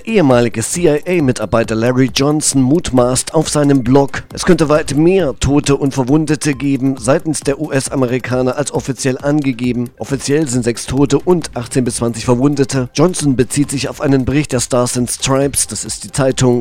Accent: Thuringia, Germany; Oppositionsführer in meinem Heimatland Thüringen.

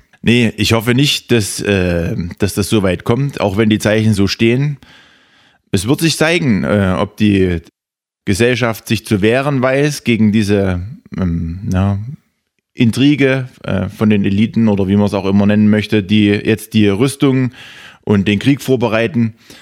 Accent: East Germany, Germany; wenn wir irgendwo hinkommen und sagen, wir kommen aus Dunkeldeutschland.

